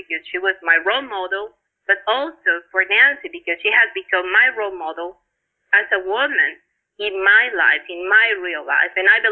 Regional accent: Mexico; English is a second language; that I was from Mexico.

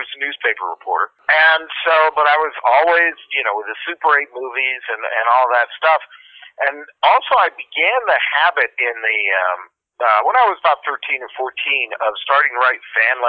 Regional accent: Pittsburgh, Pennsylvania, United States; Well, I was raised in Pittsburgh

